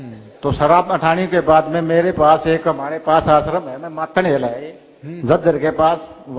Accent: Charkhi Dadri, Haryana, India; मैं चरखी दादरी हरियाणा से हूँ, मैं बैंक में सर्विस करता हूँ

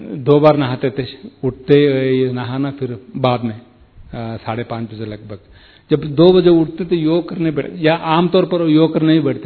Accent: South India, India; Hindi is a second language; देखो आपको पता होगा मैं साउथ इंडियन हूँ, अहिंदी भाषा वाला

